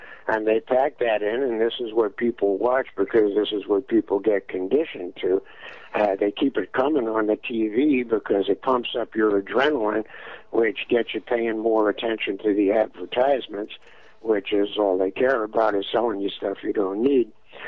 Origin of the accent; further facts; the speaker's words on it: Brooklyn, New York, United States; Well, I was brought up in Brooklyn and became a teenage drug dealer pretty early in my life.